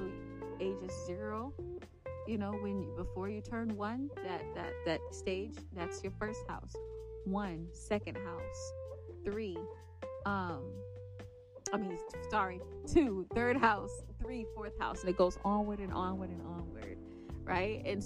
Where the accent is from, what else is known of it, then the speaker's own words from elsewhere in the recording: Boston, Massachusetts, United States; me having a job in the city, right, because I'm from Boston.